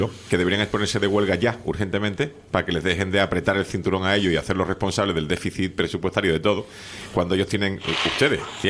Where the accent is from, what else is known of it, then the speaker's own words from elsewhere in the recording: Tenerife, Canary Islands, Spain; chola, soy de Tenerife, los de las redes sociales de aquí están hablando de allí.